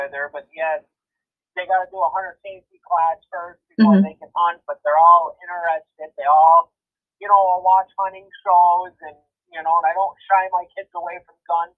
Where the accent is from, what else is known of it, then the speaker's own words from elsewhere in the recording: United States; I just say, you know, I'm an American.